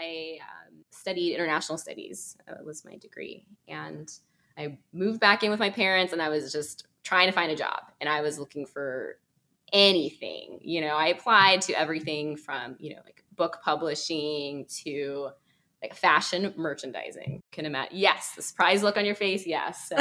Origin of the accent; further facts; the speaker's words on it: Atlanta, Georgia, United States; where I grew up. Yeah. So I'm from Atlanta. And so, yeah, growing up, you know, my family would go walking, you know, around the river.